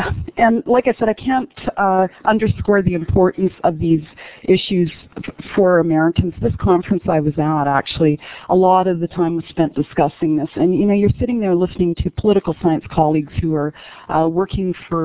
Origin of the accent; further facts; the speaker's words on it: Canada; I'm just a Canadian up here interested in plants and trees and animals or whatever.